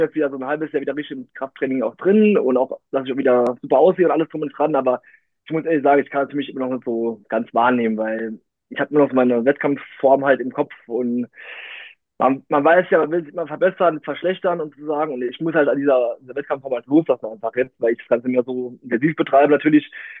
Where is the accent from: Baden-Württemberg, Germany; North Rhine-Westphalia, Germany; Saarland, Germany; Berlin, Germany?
Saarland, Germany; Saarbrücken; Ich bin 28 Jahre alt, bin aus Saarbrücken.